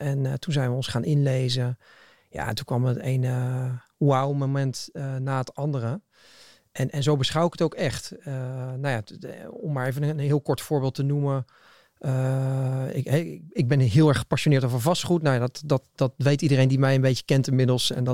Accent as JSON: {"language": "Dutch", "country": "Netherlands", "said": "Dat zit in ons als Nederlanders. Dat zit in onze ouders, in de generatie."}